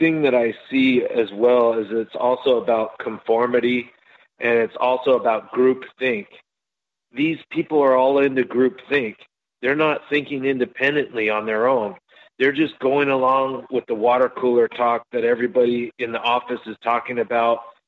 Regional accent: Nevada, United States; I'm from Nevada

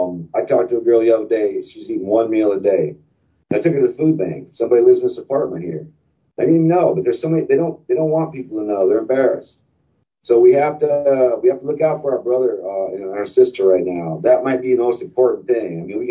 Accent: South Dakota, United States; also born or lived in Missouri; See, we moved to South Dakota, my home state, right before COVID. We sold our farm in Missouri. We moved to South Dakota, and I'm so glad we did.

